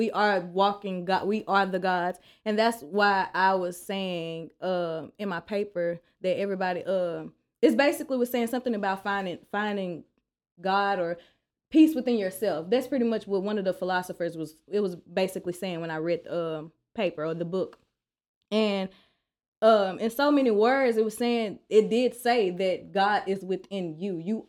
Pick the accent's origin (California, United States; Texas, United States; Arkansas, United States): Arkansas, United States; He from Louisiana, I'm from Arkansas. That's how we say music.